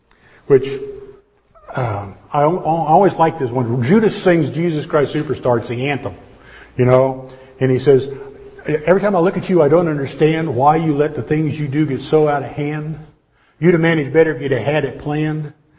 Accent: United States; Well, don't grin, I can't say these words. I'm American, you know.

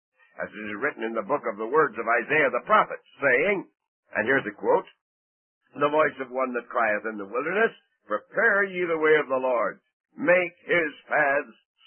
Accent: Guelph, Ontario, Canada; born there; I was born in Guelph, Ontario, and I'm a 1905 model.

